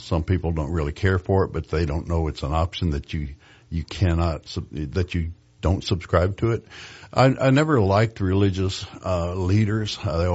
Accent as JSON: {"language": "English", "region": "Tennessee", "country": "United States", "tie": "born there", "lives_now": "Knoxville, United States", "said": "I was born in Tennessee. I was born in West Tennessee."}